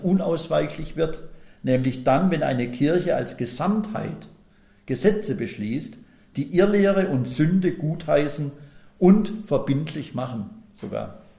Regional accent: Pforzheim, Baden-Württemberg, Germany; Und die Dekanin, zum Beispiel in Pforzheim, hat es wiederholt beim ersten Christopher Street Day in meiner Heimatstadt.

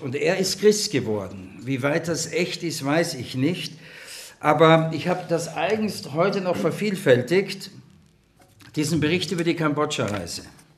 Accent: Vienna, Austria; accent: Viennese; also born or lived in Switzerland; now in Germany; Ich bin Wiener, die reden so breit, versteht ihr? Und habe versucht, mir diesen Wiener Dialekt auszugewinnen, aber... Ja, wie kam ich nach Deutschland? Seit 1982 bin ich in Deutschland, vorher war ich in der Schweiz

